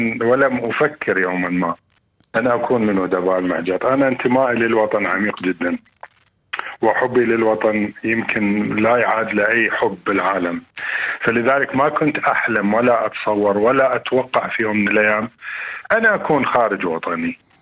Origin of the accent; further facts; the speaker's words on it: Baghdad, Baghdad Governorate, Iraq; أنا أصولي وأجدادي هم من الريف. نعم. في جنوب العراق، لكن أنا عشت في بغداد وترعرعت في بغداد ودرست في بغداد ولعبت كرة القدم في بغداد وكتبت الشعر في بغداد، وكل حياتي هي بغداد.